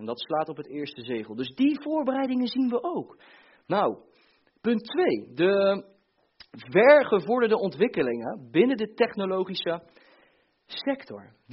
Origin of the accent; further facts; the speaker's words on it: Bleiswijk, South Holland, Netherlands; born there; ik ben in Blijswijk geboren